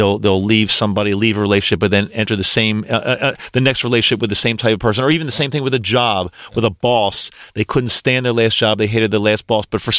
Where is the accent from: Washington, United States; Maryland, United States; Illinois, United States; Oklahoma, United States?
Maryland, United States; Baltimore; And we're both from the Baltimore area, in case you're listening and you're not sure where we're from. We're both here in the Baltimore area.